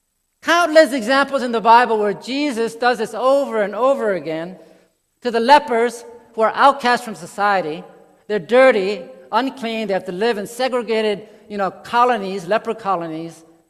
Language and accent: English; United States; when I grew up in America, I tried hard to get straight A's, I got into a good college